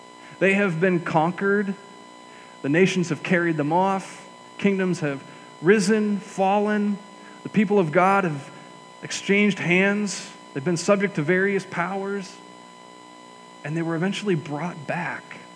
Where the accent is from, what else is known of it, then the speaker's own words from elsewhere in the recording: Nebraska, United States; I grew up in Go Big Red country